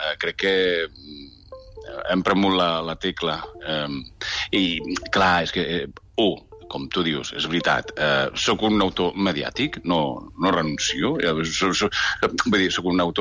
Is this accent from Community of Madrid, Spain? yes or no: yes; Madrid, Community of Madrid, Spain; Catalan is a second language; és que jo soc madrilenya